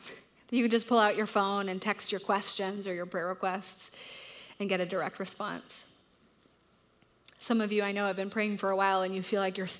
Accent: Dallas, Texas, United States; I grew up in Dallas.

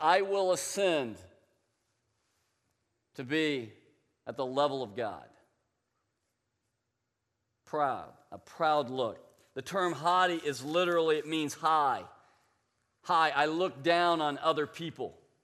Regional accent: Tulsa, Oklahoma, United States; I grew up in Tulsa, Oklahoma, the Babylon of religion.

